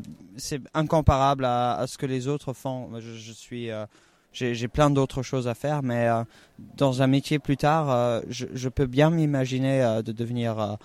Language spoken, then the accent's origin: French; Germany; j'ai 16 ans et je viens d'Allemagne et je vais dans une petite école de province.